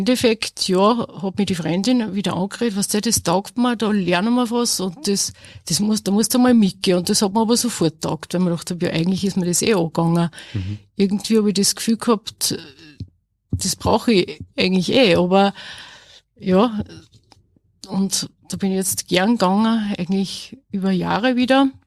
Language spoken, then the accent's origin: German; Asten, Upper Austria, Austria